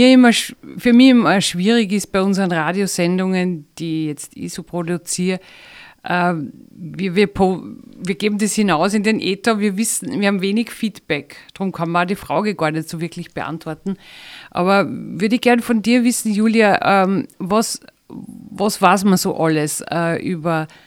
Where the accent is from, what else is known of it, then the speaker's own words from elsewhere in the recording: Vöcklabruck, Upper Austria, Austria; Ich komme ja aus der Gegend von Vöcklabruck